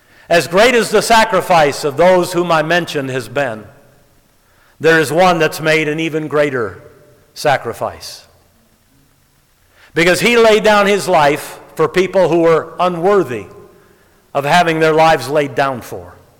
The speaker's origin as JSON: {"language": "English", "town": "Livonia", "region": "Michigan", "country": "United States", "tie": "born or raised there", "said": "Butch was our neighbor growing up on Blue Skies in Livonia, Michigan. He lived right across the street from us."}